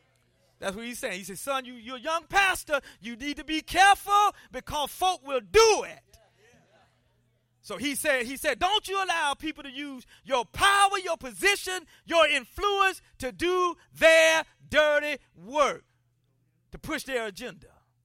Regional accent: South Carolina, United States; I'm from South Carolina. I've heard a whole lot of idioms and sayings, but I had never heard that.

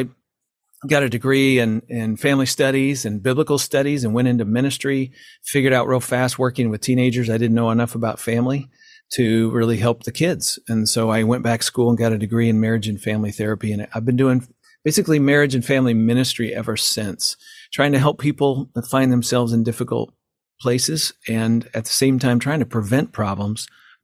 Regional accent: Iowa, United States; I grew up in Iowa. We know something about farming in Iowa, but here's the funny thing, Archie. I know nothing about farming. I grew up in the city

